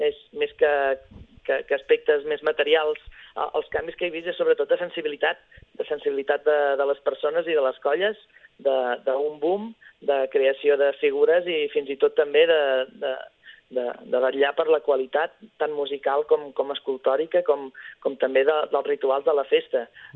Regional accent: Reus, Catalonia, Spain; els gegants de Reus, jo què he de dir, no?, com a reusenc.

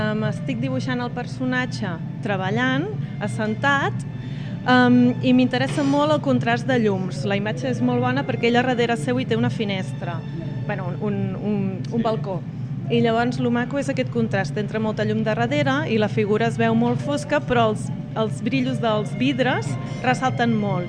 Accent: Igualada, Catalonia, Spain; i vinc d'Igualada.

